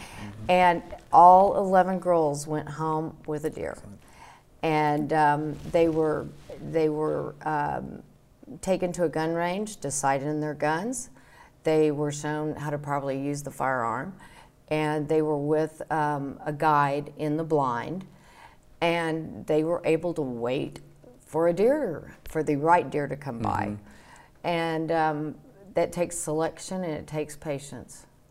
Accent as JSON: {"language": "English", "region": "Texas", "country": "United States", "said": "And growing up in a small town, we're from San Saba County."}